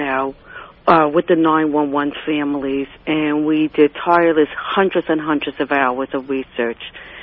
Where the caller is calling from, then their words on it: Queens, New York, United States; I'm calling from Queens, New York.